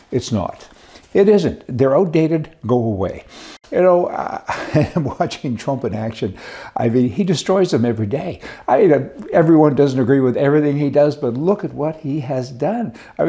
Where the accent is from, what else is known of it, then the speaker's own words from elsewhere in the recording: Canada; I'm a half-breed still because I'm Canadian and I'm also American. So I'm a dual citizen.